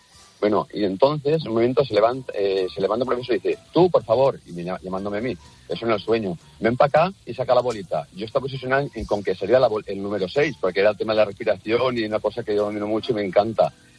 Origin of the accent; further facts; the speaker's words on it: Valencia, Valencian Community, Spain; yo soy de Valencia